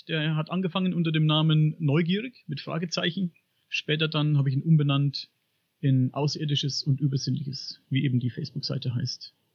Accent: Bavaria, Germany; Ich komme aus Oberfranken.

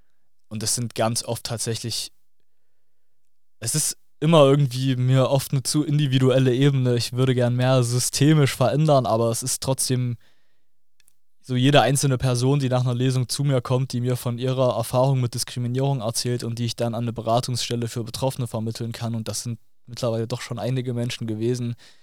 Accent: Zwickau, Saxony, Germany; dass ich aus meiner Jugend in Zwickau erzähle

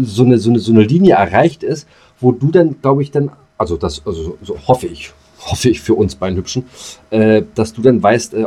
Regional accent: Ukraine; Ich komme aus der Ukraine. Das ist was anderes.

